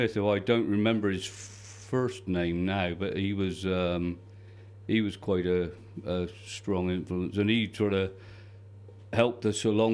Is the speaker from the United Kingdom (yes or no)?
yes; St Mary's, South West England, United Kingdom; born there; I was born on Scilly, obviously born at the hospital at St Mary's in 1959, December the 5th, 1959.